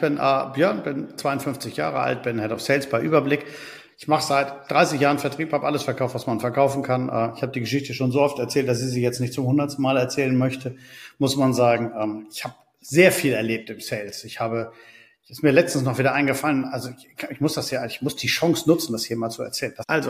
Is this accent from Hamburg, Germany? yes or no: yes; Hamburg, Germany; ich komme aus dem hohen Norden. Da gibt es eine Stadt in der Nähe, die heißt Hamburg, wo ich aufgewachsen bin.